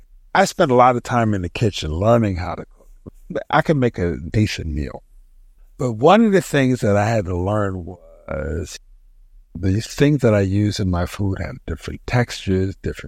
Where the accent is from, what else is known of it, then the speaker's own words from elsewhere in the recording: Baltimore, Maryland, United States; I'm a kid from East Baltimore.